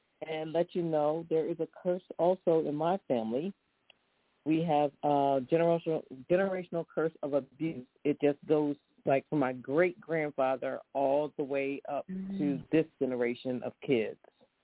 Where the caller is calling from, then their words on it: Philadelphia, Pennsylvania, United States; calling from Philadelphia.